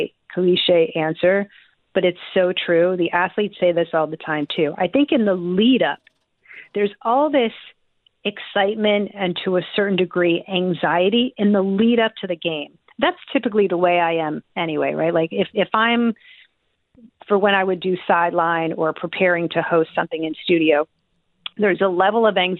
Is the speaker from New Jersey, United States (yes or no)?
yes; New Jersey, United States; I grew up in New Jersey, and we were just all about, like, you know, disco and hip hop.